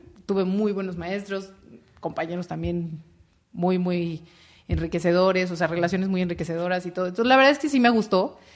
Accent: Mexico City, Mexico; Sí, yo soy de aquí, de Ciudad de México.

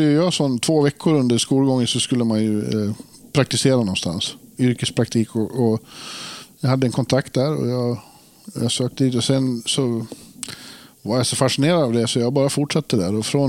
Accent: Borlänge, Dalarna County, Sweden; Ja, men i stan som Borlänge där jag växte upp in i stan, så det var ju bara så. Det var idrott överallt.

